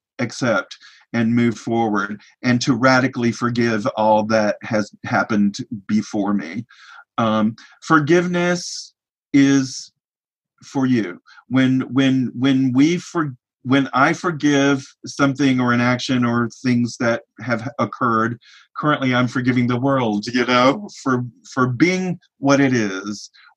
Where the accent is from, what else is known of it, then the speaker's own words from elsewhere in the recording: Alabama, United States; Well, I want to say earlier, like for me, even growing up in Alabama, like I was an odd person out, actually.